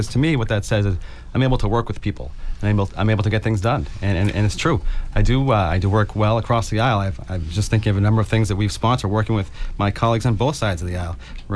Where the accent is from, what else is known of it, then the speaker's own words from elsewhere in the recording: United States; So I grew up here on the South Shore. I've lived here for most of my life.